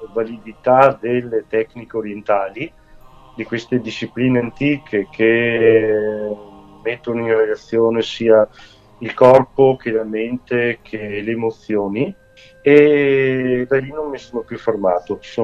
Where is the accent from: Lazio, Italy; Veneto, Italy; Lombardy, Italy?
Veneto, Italy; Noventa Vicentina; Sono di Naventa Vicentina, innanzitutto.